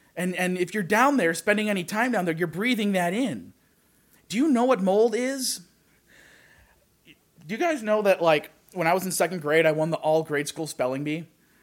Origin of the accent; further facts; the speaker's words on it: Lake Geneva, Wisconsin, United States; I'm living in a house that I'm renting with my sister near where we grew up in Lake Geneva.